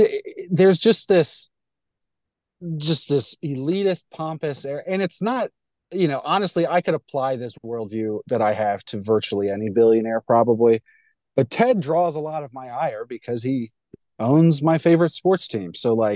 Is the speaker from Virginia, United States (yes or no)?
yes; Virginia, United States; I grew up in Northern Virginia. I grew up in the area.